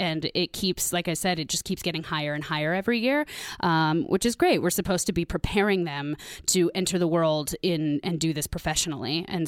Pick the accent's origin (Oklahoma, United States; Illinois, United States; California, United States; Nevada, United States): Nevada, United States; Reno; I grew up here in Reno, and I was part of the community theater scene my whole life.